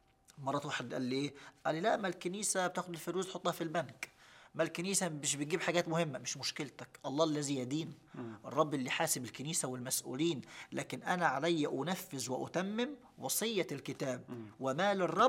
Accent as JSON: {"language": "Arabic", "region": "Upper Egypt", "country": "Egypt", "said": "عندنا في الصعيد في حاجة اسمها طلمبة المية"}